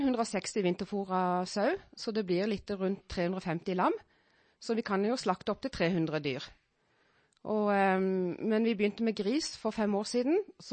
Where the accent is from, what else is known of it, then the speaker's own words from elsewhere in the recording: Søgne, Agder, Norway; now in Beitostølen, Norway; jeg kommer fra Søgne, fra Vest-Agder, og flyttet til Beitostølen sommeren 80 for å da utdanne meg som kokk. Og siden har jeg vært her.